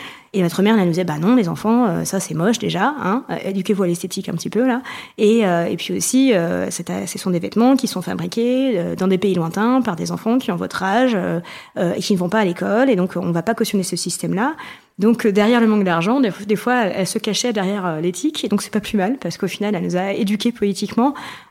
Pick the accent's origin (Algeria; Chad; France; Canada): France; Provence-Alpes-Côte d'Azur; now in Paris, France; j'ai 38 ans, j'habite à Paris, mais je viens de Provence.